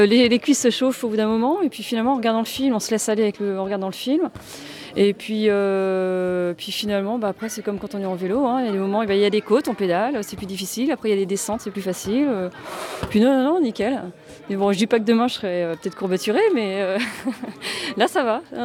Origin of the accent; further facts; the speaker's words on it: Vendôme, Centre-Val de Loire, France; born there; j'habite Lancé depuis, depuis de nombreuses années. Je suis née à Vendôme, donc vendômoise, et puis j'ai 40 ans.